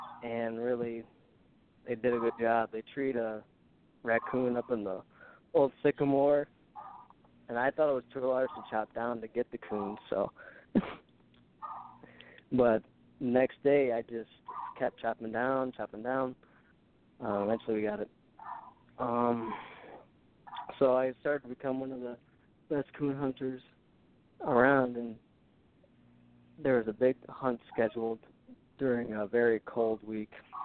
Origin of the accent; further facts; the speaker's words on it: the Ozarks, United States; I grew up in the Ozark Mountains, and when I was like 12 or 13 or so, I just really wanted a couple of coon hounds to go hunting with.